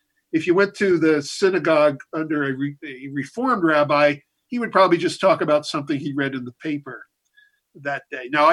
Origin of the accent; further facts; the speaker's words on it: San Jose, California, United States; also born or lived in Miami Beach, Florida; Okay, well, I was born in Miami Beach, Florida, but from 6 years old on, I grew up in San Jose, California. So I consider myself a Californian growing up.